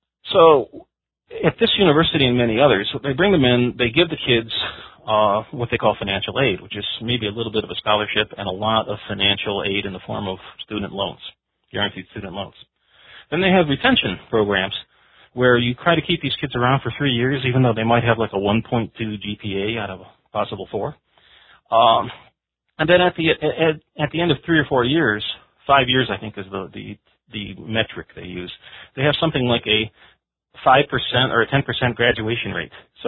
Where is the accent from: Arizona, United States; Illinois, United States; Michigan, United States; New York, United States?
Michigan, United States; Detroit; I mean, I'm from Detroit, which was predominantly a black city at that time